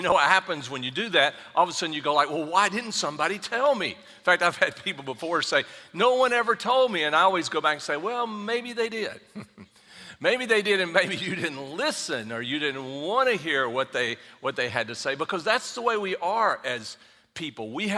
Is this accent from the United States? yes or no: yes; the South, United States; But I'm from the South anyway, so I like that.